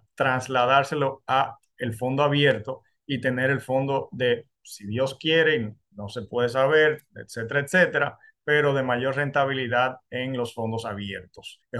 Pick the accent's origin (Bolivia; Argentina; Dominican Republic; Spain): Dominican Republic; O sea, como dominicano puedo decirlo